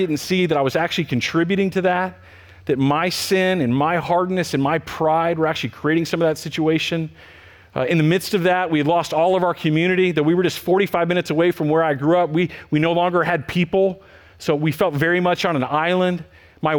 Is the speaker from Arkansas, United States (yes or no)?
no; Texas, United States; just north of where I grew up in Texas, this church in Sherman